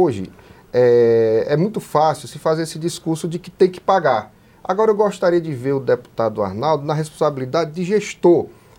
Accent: Piauí, Brazil; Eu sou do Piauí, eu não tenho ligações com a cidade de São Paulo.

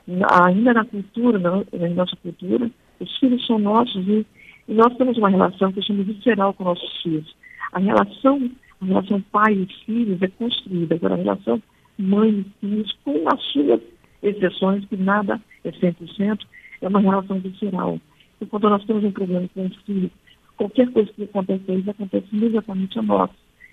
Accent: São Paulo, Brazil; eu sou do estado de São Paulo.

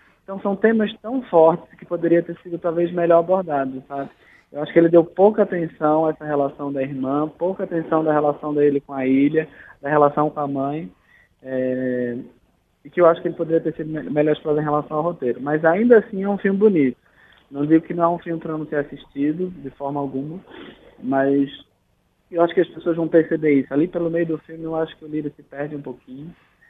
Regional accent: Pernambuco, Brazil; como eu que sou pernambucano e nunca fui à ilha, tem uma avó que é de Fernando de Noronha

